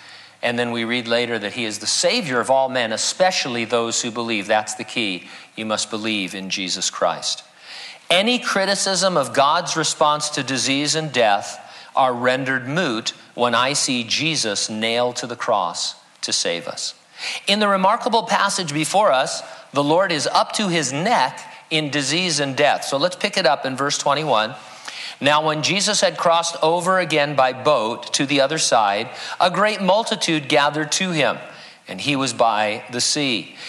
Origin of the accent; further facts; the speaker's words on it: San Bernardino, California, United States; This week's tragic mass shooting in my hometown of San Bernardino immediately sparked a mini debate over calls for prayer in its aftermath.